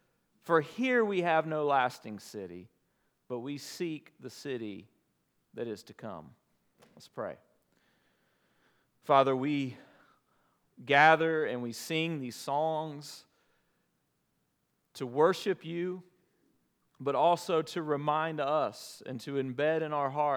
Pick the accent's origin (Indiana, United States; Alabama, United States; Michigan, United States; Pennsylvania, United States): Alabama, United States; Dothan; the kind of party that we all went to on Friday nights and Saturday nights growing up in Dothan, Alabama.